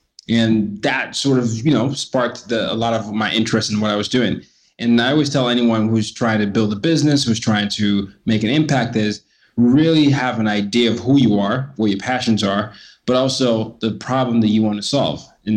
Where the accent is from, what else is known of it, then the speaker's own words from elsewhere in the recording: Nigeria; I'm from Nigeria, and I grew up in 5 countries and 4 continents by the time I was 17.